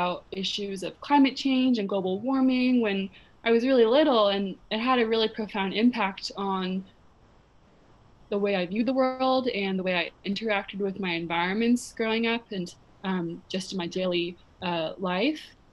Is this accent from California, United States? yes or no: yes; Malibu, California, United States; I mean, I spent so much of my life growing up in Malibu that I didn't really have any outside of experiences outside of Malibu and outside of the community I grew up in.